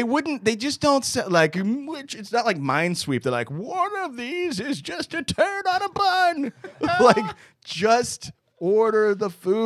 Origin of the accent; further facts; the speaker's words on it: New York, United States; I am a New Yorker, so I resent other people's happiness.